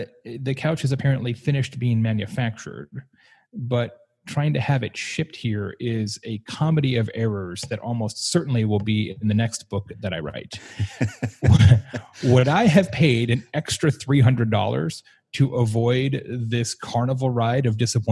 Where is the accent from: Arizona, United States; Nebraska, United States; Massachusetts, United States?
Arizona, United States; Lake Havasu City; first franchise restaurant at least, in my hometown of Lake Havasu City, Arizona, went 24 hours a day.